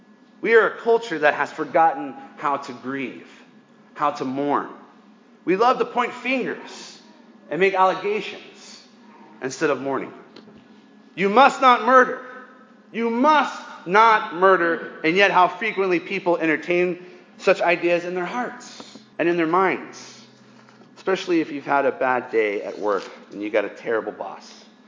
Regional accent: Dallas-Fort Worth, Texas, United States; You know, growing up in Dallas-Fort Worth, this is a way of life.

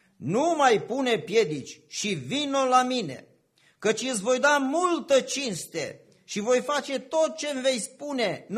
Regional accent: Vâlcea County, Romania; sunt în partea noastră, partea Olteniei, de unde sunt eu, în Vâlcea

